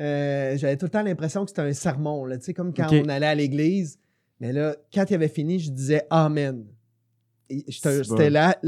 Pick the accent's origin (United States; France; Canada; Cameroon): Canada; Quebec City, Quebec; born there; Je suis né à Québec, Saint-Sacrement Hood, qu'on appelle, d'une famille qui est très atypique.